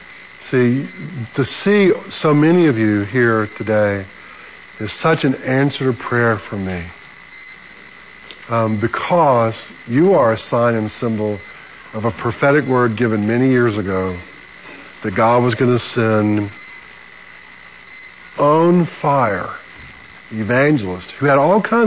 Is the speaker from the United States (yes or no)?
yes; Birmingham, Alabama, United States; also born or lived in Selma; Well, you know, I'm from Selma. But I was born and lived most of my life in Birmingham.